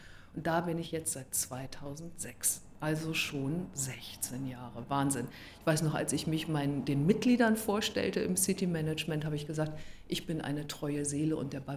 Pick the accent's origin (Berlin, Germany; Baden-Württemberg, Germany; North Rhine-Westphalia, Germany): North Rhine-Westphalia, Germany; Münster; now in Hamburg, Germany; Ich komme aus Münster, bin seit vielen, vielen Jahren, schon seit 1988 wohne ich in Hamburg, habe hier schon meine Kinder zur Welt gebracht und fühle mich deshalb auch, ich weiß nicht, ich darf es nicht laut sagen, aber schon auch fast als Hamburgerin.